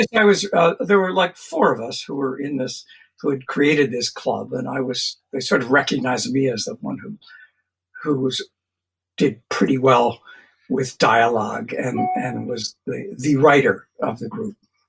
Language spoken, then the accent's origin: English; Roslyn, Pennsylvania, United States; Growing up in Roslyn, Pennsylvania, I was very near a large cemetery